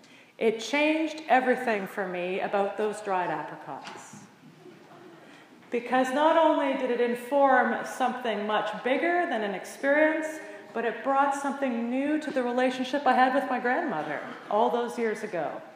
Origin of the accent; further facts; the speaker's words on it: Quebec, Canada; I had never seen, growing up in Western Quebec in those days, what a real apricot looked like.